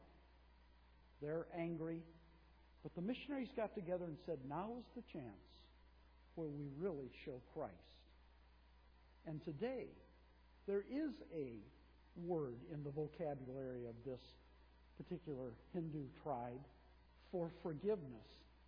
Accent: Detroit, Michigan, United States; I'm from Detroit. You'll have to forgive me of that.

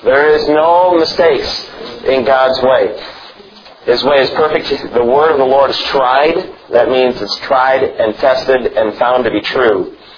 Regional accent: Illinois, United States; now in Greenville, United States; Now, I'm from Illinois. You know how they make Illinois roads? Everything's north and south.

